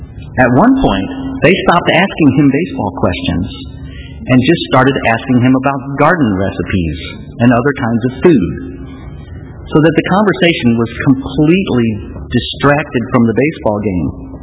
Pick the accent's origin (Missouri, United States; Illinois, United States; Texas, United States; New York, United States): Missouri, United States; St. Louis; now in Ohio, United States; the Cardinals are my hometown team. And not many of their games are on TV here in Ohio.